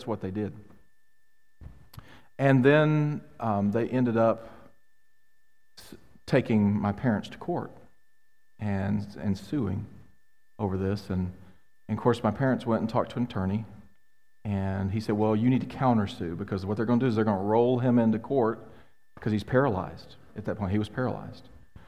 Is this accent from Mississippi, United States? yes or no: yes; Mississippi, United States; I grew up in Mississippi. I got my permit at 14, got my license at 15.